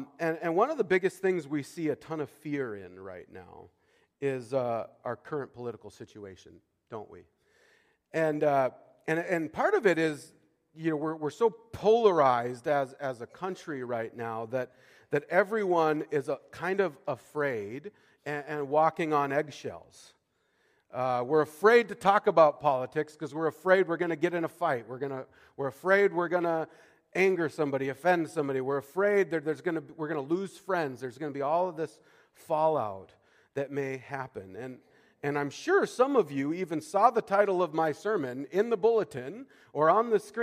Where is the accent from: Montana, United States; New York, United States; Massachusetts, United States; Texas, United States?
Montana, United States; For those of you who know me, I grew up in Montana, and I grew up riding dirt bikes and racing dirt bikes